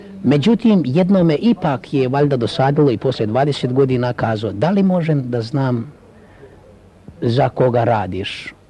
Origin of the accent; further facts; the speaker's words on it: Žegar, Šibenik-Knin County, Croatia; moved away as an adult; now in Australia; Ja sam rodom iz sela Žegara, blizu Knina, opština Obrovac, srez je bio Zadar, e sad vjerovatno je Knin. Kad sam navršio 18, zamolio sam oca i majku da me puste da idem u svet.